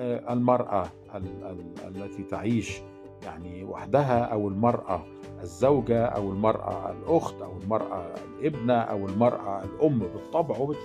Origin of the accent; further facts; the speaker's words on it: Upper Egypt, Egypt; عندنا في الصعيد لحد النهاردة